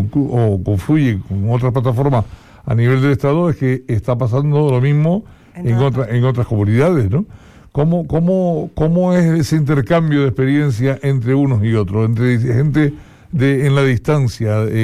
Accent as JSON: {"language": "Spanish", "country": "Spain", "said": "somos latinos, y en este caso, bueno, pues, además somos españoles"}